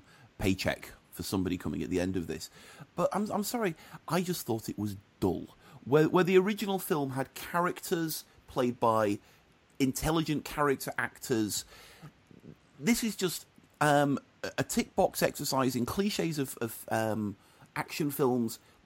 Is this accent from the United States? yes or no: no; England, United Kingdom; I might not be British much longer. I might turn out to be just English